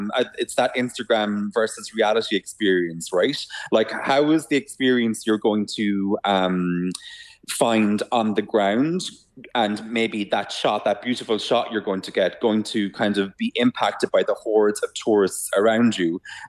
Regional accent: Cork, Munster, Ireland; also born or lived in Cobh; I'm from Cork and I spent a lot of time in Cove growing up.

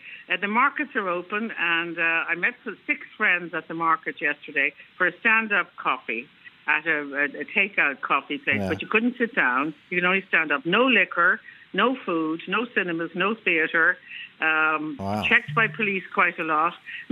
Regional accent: Dublin, Leinster, Ireland; now in Los Angeles, United States; I'm a big traveller, but I'm from Dublin. I have a lovely apartment in Blackrock.

